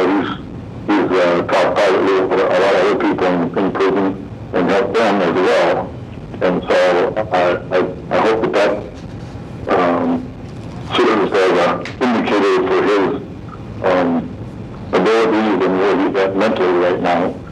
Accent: Kalamazoo, Michigan, United States; Kalamazoo is our ancestral home. Ralph and I grew up together in Kalamazoo, Michigan, near Kalamazoo.

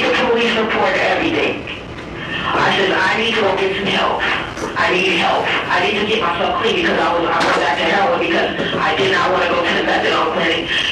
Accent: Tucson, Arizona, United States; I'm from Tucson.

